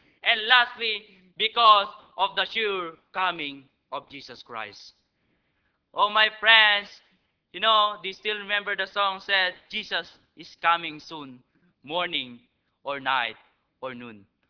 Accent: Philippines; I am a Filipino. I live in the Philippines. I'm a citizen in the Philippines.

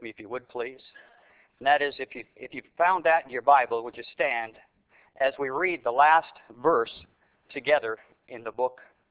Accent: Canada; now in United States; I am a Canadian. I was born in Canada. I was educated in Canada.

